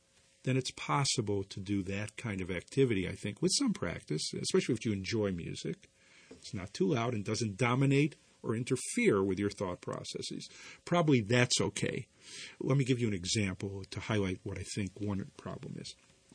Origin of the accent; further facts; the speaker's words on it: Chicago, Illinois, United States; I grew up in Chicago, and I used to live near the elevated track